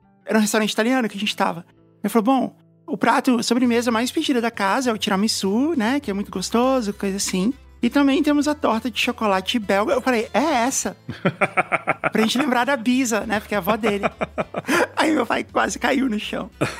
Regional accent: Brazil; eu sou do Brasil, né, mas eu sou belga, né, por causa da minha bisavó.

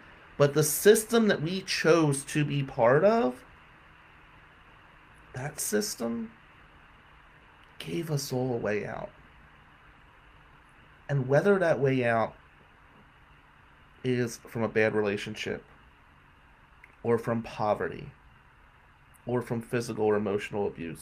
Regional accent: New Jersey, United States; because he was from New York and I was from New Jersey.

